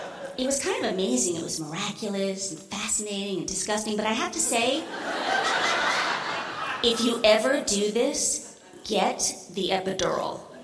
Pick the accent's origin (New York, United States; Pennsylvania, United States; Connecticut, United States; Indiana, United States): Connecticut, United States; I grew up in Connecticut in the 70s.